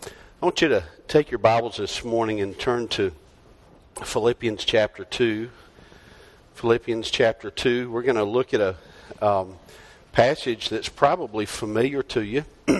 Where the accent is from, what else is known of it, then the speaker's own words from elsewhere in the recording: North Carolina, United States; moved away as an adult; now in Arizona, United States; If you think my voice sounds a little strange, you can tell I'm not from Arizona. I grew up in North Carolina, and we're a couple thousand miles from where I grew up.